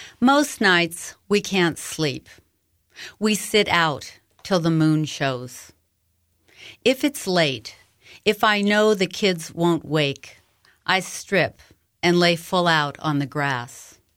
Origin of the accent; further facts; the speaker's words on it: North Dakota, United States; Well, as you mentioned, I spent a lot of time growing up in North Dakota. My grandparents and aunts and uncles and all kinds of folks lived there.